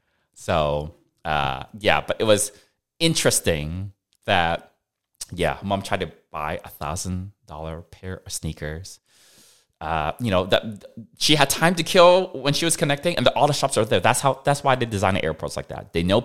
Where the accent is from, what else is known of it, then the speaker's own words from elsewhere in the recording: Macau; also born or lived in Hong Kong; I was born in Hong Kong, but I grew up in Macau.